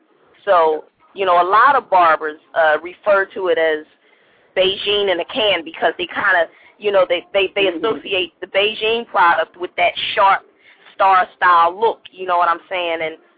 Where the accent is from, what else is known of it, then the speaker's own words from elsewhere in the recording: Philadelphia, Pennsylvania, United States; He's from Jersey and I'm from Philly.